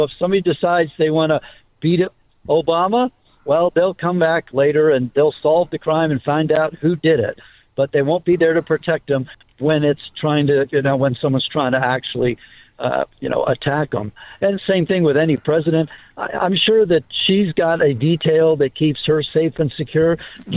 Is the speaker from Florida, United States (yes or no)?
yes; Miami, Florida, United States; I'm actually ex-deputy sheriff. I'm from Miami